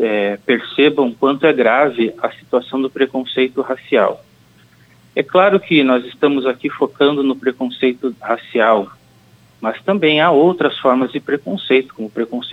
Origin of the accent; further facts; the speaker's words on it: Curitiba, Paraná, Brazil; você já anunciou, eu sou natural de Curitiba e eu sou um juiz negro